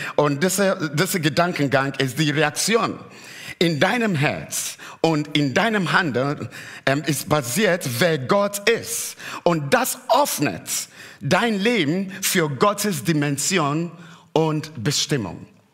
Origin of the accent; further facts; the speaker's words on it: Ghana; German is a second language; ich komme aus Ghana